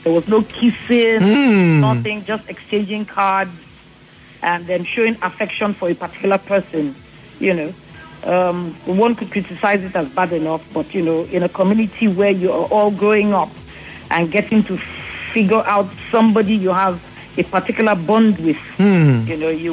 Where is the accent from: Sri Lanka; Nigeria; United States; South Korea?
Nigeria; Lagos; my first visit to the village, I was in my 30s because I grew up in Lagos.